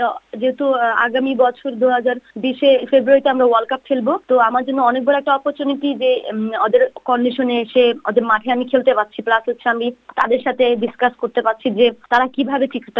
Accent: Bangladesh; আসলে বাঙালি, আমরা বাঙালি যখনই দেশের বাইরে যাই তখন আমাদের সাথে এমন এমন অনেক কিছু ঘটে

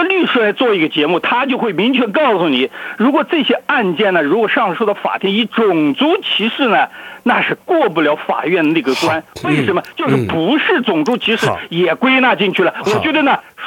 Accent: China; 按照我们中国人说话

